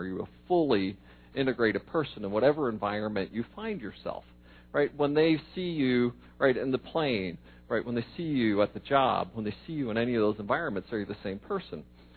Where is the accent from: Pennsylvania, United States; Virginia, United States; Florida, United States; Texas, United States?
Pennsylvania, United States; Go Eagles. Go Steelers. I'm from Pennsylvania. That's my hometown, right?